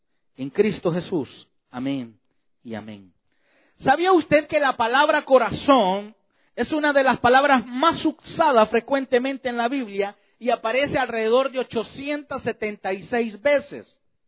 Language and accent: Spanish; El Salvador; Allá en mi país decían, en El Salvador, que tiene caja de lustrar zapatos, decían.